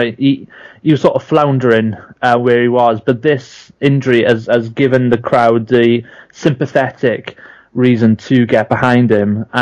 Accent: Wales, United Kingdom; I'm a Welshman, so I, you know, I instantly go to the sheep.

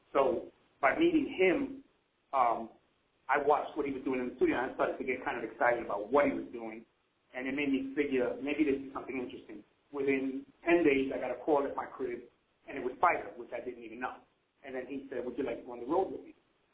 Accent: New York, United States; I grew up in Hell's Kitchen, and that was one of my avenues out.

